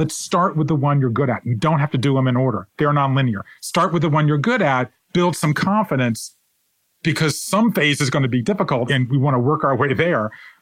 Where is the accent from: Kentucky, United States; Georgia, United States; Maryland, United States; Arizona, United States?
Georgia, United States; Savannah; I was talking to a woman named Rosemary Danielle in my hometown of Savannah, Georgia